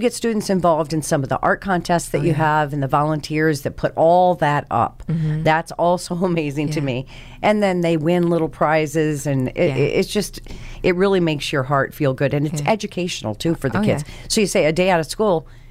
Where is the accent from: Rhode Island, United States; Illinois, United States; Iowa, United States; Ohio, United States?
Iowa, United States; And you see, I came from Iowa, so it brings me kind of back to my roots.